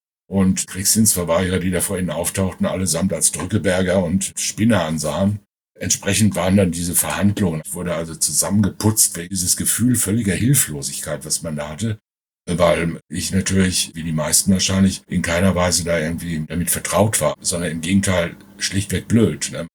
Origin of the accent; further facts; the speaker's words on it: North Rhine-Westphalia, Germany; born there; Ich bin im Sauerland geboren, 1953. Mein Vater war Sudetendeutscher, also tschechischer Staatsbürger, der dann nach 1945 vertrieben wurde und als sogenannter Vertriebener dann da ins Sauerland gewiesen wurde.